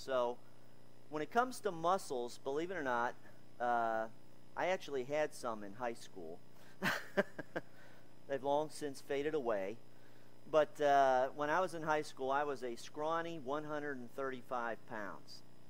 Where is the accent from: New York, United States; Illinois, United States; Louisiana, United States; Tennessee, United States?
New York, United States; Utica; I was growing up in Utica, New York, in upstate New York.